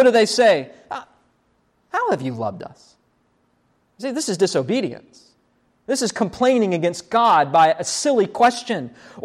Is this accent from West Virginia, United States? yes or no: yes; West Virginia, United States; Sounds like a good address for my home state of West Virginia.